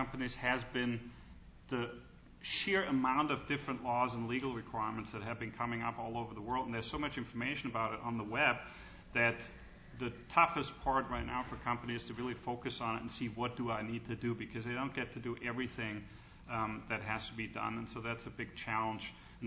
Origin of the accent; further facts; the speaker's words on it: Hesse, Germany; but I'm from the German state of Hessen that had the first privacy law ever. It was born the same year as I was born in Hessen